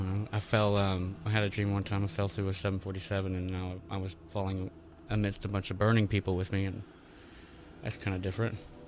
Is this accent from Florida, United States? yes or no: yes; Florida, United States; born there; Well, I'm an American. I was born in Florida, and I'm very patriotic.